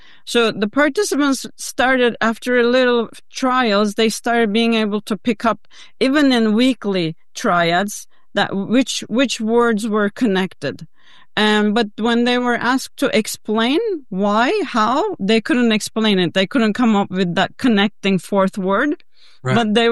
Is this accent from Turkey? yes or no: yes; Turkey; English is a second language; growing up where I did in back home in my home country in Turkey, I was good in maths